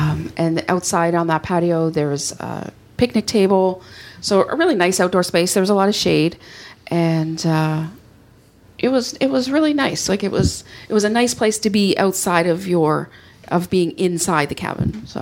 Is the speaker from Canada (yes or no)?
yes; Canada; I always say get your magic bands because I'm Canadian and they don't ship them to me.